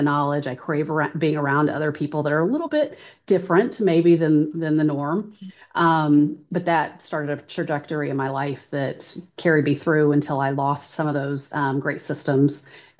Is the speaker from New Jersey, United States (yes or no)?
no; Kansas, United States; it's the only one in the county that I grew up in Wyandotte County.